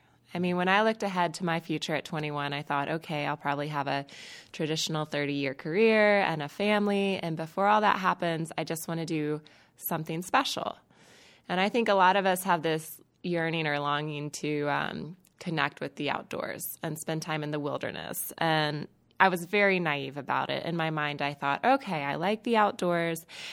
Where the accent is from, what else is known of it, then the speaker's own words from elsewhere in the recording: North Carolina, United States; I'm from Western North Carolina, so I grew up in the southern Blue Ridge Mountains, which are part of the Appalachian Mountains